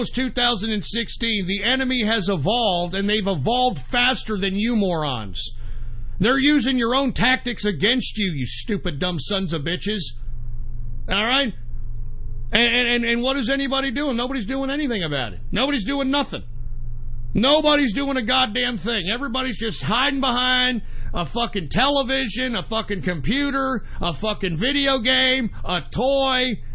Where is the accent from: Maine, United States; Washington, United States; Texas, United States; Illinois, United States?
Texas, United States; I've been in Texas all my life, okay? I'm born and raised in Texas, all right? I have lineage that traces back to the Texas martyrs.